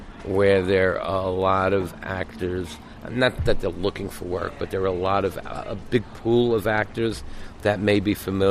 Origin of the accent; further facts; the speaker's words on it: New York, United States; I'm born and raised there. I mean, you can tell by, you know, my accent, I guess.